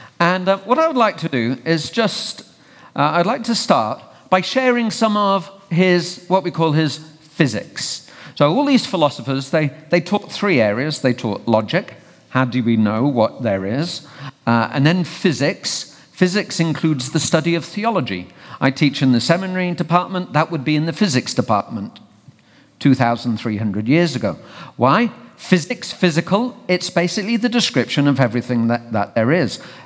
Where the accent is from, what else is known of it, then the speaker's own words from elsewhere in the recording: England, United Kingdom; Yeah, I'm from England. We go crazy when there's snow, even this much, the whole country stops, right?